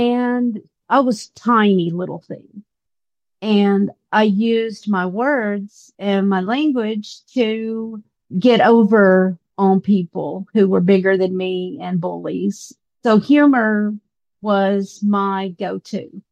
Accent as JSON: {"language": "English", "region": "the South", "country": "United States", "tie": "born or raised there", "said": "And so, you know, I grew up in the South. So, you know, all my family hunted."}